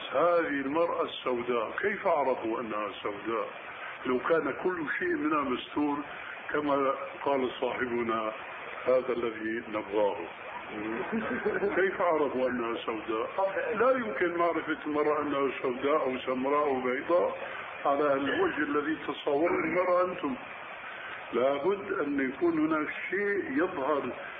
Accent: Syria

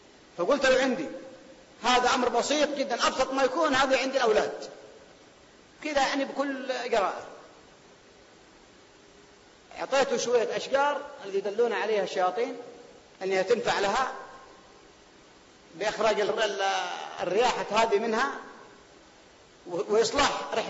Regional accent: Al Hudaydah, Yemen; في باقل عندنا في اليمن في محافظة الحديدة

